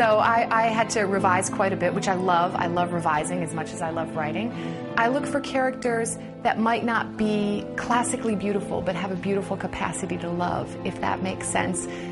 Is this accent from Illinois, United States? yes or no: no; Michigan, United States; also born or lived in Los Angeles; now in Tennessee, United States; I grew up in Michigan, spent many years in LA, and now I live in Tennessee.